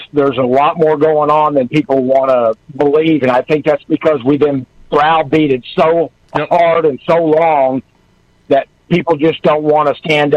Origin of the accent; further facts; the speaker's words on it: Oklahoma, United States; also born or lived in Colorado; I lived in Colorado for quite a few years. I am born and raised in Oklahoma.